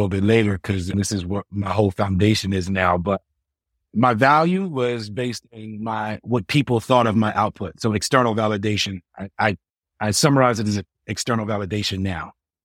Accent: Willingboro, New Jersey, United States; also born or lived in Philadelphia; I grew up in New Jersey, South Jersey, so the Philadelphia side. Born and raised in a city called Willingboro, New Jersey. Spent my summers in Philly, because

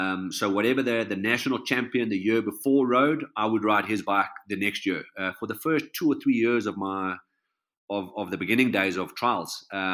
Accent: Johannesburg, Gauteng, South Africa; I've been Joburg based. I grew up in Joburg, lived in Joburg all my life.

